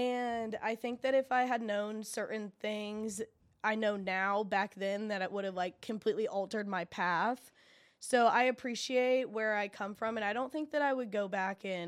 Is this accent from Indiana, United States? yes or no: yes; Muncie, Indiana, United States; Yes, born and raised. Okay. I was born in Ball Memorial Hospital. I am very Muncie through and through. I love Muncie.